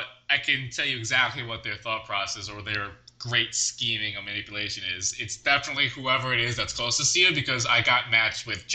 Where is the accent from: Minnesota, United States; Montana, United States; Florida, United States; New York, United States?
New York, United States; accent: New York; I'm sure she can complain about my New York accent. I'm sure I have one.